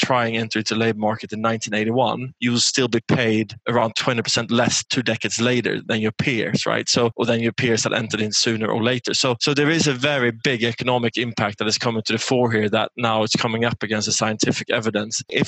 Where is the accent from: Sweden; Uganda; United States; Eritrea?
Sweden; I'm from Sweden, for example, right?